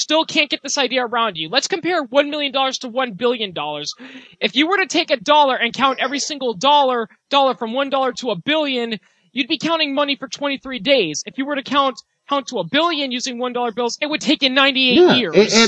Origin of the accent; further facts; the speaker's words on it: Green Bay, Wisconsin, United States; You may not want to say that I'm from Green Bay and we hate